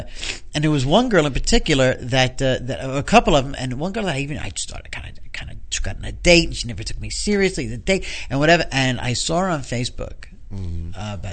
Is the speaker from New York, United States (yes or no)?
yes; Westchester, New York, United States; Growing up in Westchester, I knew either Catholics or Jews.